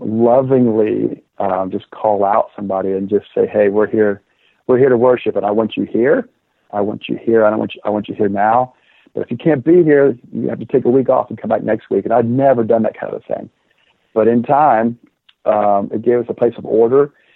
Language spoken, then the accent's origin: English; Columbus, Ohio, United States; We grew up in Columbus when busing was instituted in the city, so that was a challenging and chaotic time, but it was beautiful.